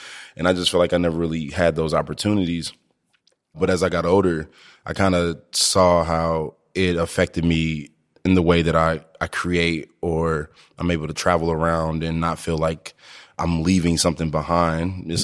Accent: Ferguson, Missouri, United States; because I grew up in Ferguson.

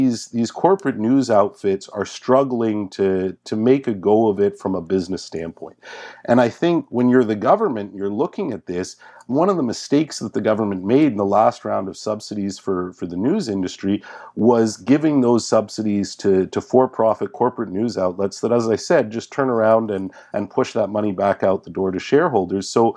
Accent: Montreal, Quebec, Canada; My hometown newspaper, the Montreal Gazette, has just announced the firing of almost everybody

